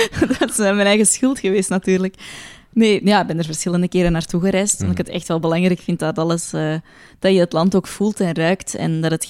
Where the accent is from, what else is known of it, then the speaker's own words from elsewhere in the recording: Belgium; Edegem een rol. Dat is de thuisbasis van Lydia en Immanuel en Joachim als ze nog in België wonen. Ja, dat is mijn eigen dorp waar ik ben opgegroeid.